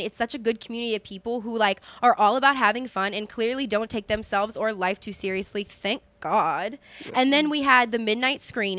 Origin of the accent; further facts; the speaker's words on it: Louisiana, United States; no, I'm from Louisiana. Like, I live with my parents.